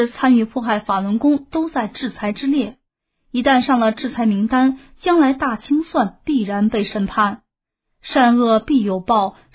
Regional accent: China; 我们中国人是华夏儿女，炎黄子孙

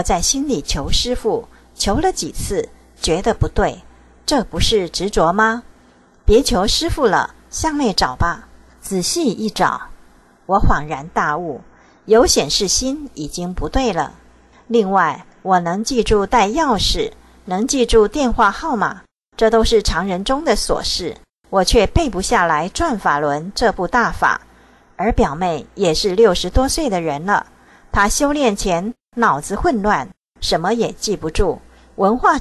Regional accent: Northeast China, China; 我是东北的一名老年大法弟子

